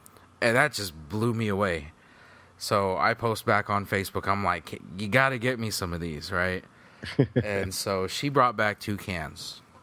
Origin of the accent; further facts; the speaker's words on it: Philippines; You know, I'm Filipino. I don't consider Filipinos Asian. I consider them Pacific Islanders.